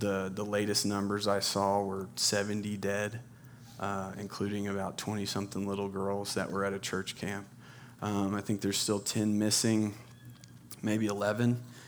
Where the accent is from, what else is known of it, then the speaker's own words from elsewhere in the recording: Texas, United States; born there; accent: Texan twang; I was born in Texas, so if you hear some twang and some y'alls, that's why.